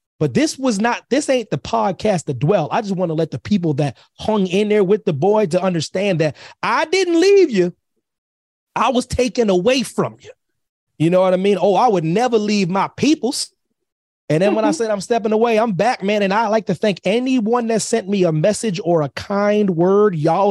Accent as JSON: {"language": "English", "region": "Pennsylvania", "country": "United States", "said": "Pennsylvania is my home state, military kid and whatnot, but Pennsylvania is my home for various reasons"}